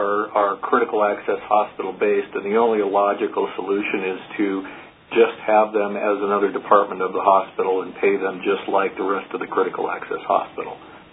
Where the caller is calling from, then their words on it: Great Falls, Montana, United States; I'm calling from Great Falls, Montana.